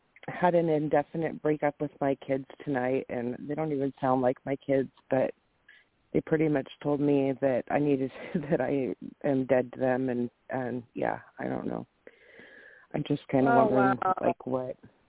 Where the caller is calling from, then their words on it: Washington, United States; I'm calling from Washington.